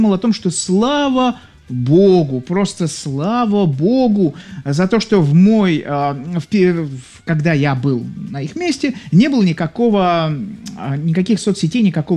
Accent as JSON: {"language": "Russian", "region": "Saint Petersburg", "country": "Russia", "tie": "born or raised there", "said": "Я нахожусь в Санкт-Петербурге, родом из Ленинграда"}